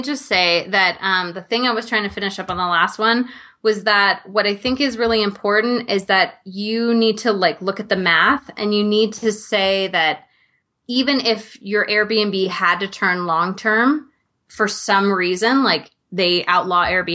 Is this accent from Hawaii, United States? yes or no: yes; Hawaii, United States; My friend had moved there, and she had been living there for a few years, and we grew up in Hawaii together.